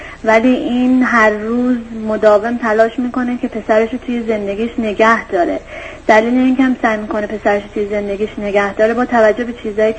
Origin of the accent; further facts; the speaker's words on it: United States; شهری که ما توش زندگی میکنیم شهر خیلی کوچیکی هستش. من شهر بزرگی از آمریکا اومدم اینجا